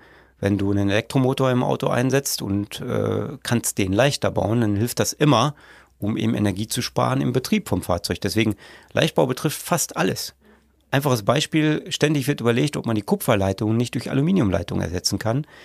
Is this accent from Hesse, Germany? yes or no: no; Salzkotten, North Rhine-Westphalia, Germany; Ich habe ja schon gesagt, bin aus Salzkotten. Wir haben relativ kleine Dörfer um Salzkotten herum, 3-4 Kilometer entfernt.